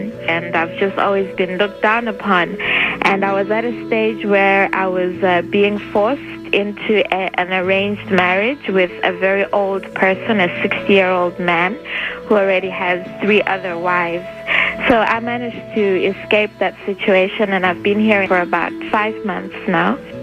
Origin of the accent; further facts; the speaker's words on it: South Africa; Oh, well, I'm from South Africa.